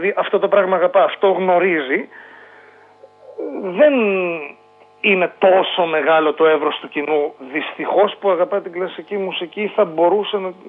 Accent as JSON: {"language": "Greek", "country": "Greece", "said": "γιατί είμαι Έλληνας βαθιά και παίζω και ζω για την Ελλάδα."}